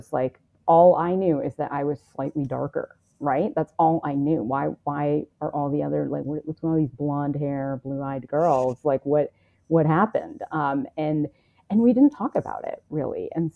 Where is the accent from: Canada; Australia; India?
Canada; I grew up in Canada, so the drinking age was like a little bit lower